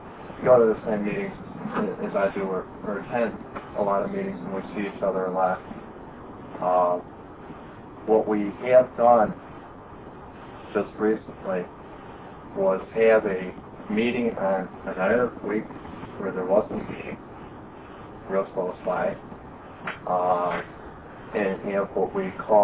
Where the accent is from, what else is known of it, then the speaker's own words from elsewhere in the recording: Chicago, Illinois, United States; I'm an addict from Chicago.